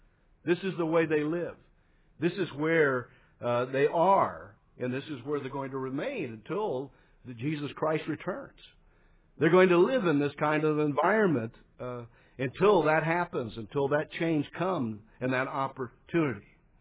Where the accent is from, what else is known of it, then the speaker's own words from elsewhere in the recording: Oklahoma, United States; I'm like many of you. I grew up in America. You know, I grew up in Oklahoma.